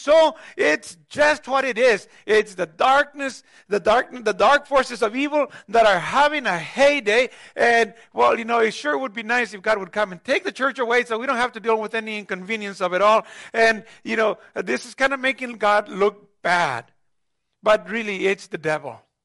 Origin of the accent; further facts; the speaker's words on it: Mexico; I remember as a kid growing up in Mexico, of course, in a very seismic, active region of the world, part of the so-called Ring of Fire that is on both sides of the Pacific Ocean.